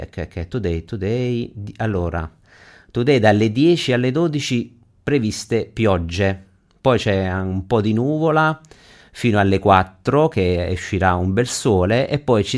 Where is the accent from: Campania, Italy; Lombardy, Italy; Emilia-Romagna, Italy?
Campania, Italy; Io, che sono napoletano, ricordo che il paese vicino al mio paese natale